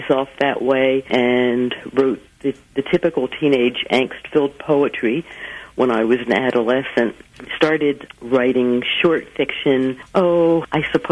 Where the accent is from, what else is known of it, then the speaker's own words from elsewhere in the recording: Philadelphia, Pennsylvania, United States; I've lived in Philadelphia. I was born in Philly. I've lived outside of Philly now for about 35, 36 years, but I consider myself a Philadelphian